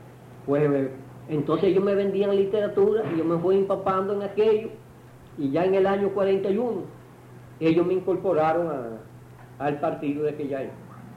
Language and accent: Spanish; Palma Soriano, Santiago de Cuba, Cuba; born there; Mire, yo siempre fui campesino. Analfabeto. Yo primeramente nací allá por Palma Soriano